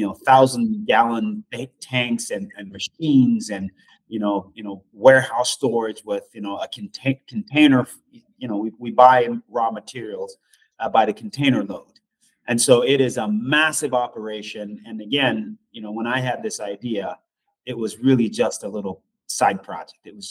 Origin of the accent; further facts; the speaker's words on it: Jamaica; a ginger beer that I grew up with in Jamaica. That's where I'm from, originally from Jamaica.